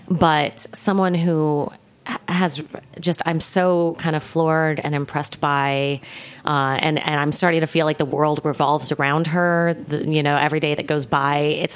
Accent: Midwest, United States; but I'm a Midwesterner, and I want to say, like, we had, my mother was a single mother. We ate a lot of fast food when I was growing up.

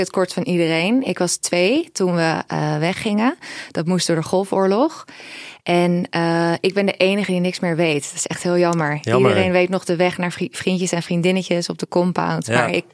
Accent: Nieuw-Vennep, North Holland, Netherlands; Ik ben opgegroeid in Nieuw-Vennep.

